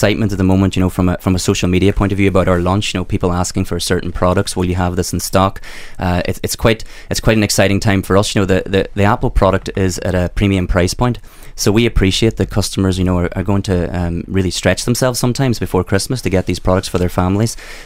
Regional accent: Ireland; You know, foremost being Irish, it's great for me to be able to bring, you know, the jobs back home, the investment.

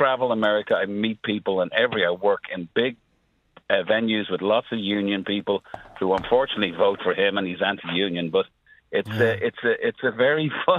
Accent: Ireland; And we had it growing up in Ireland, but I think people grew out of it.

